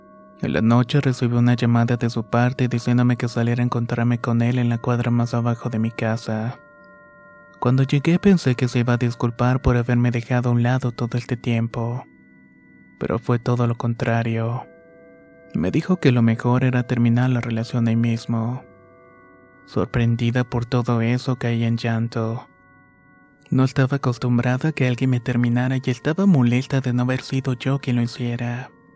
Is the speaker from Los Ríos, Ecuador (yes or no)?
no; Quito, Pichincha, Ecuador; Soy de Quito, Ecuador